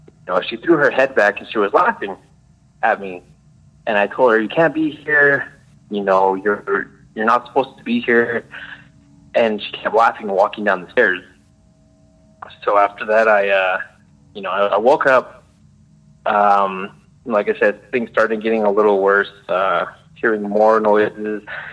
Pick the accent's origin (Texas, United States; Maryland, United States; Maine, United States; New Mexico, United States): New Mexico, United States; I'm from New Mexico.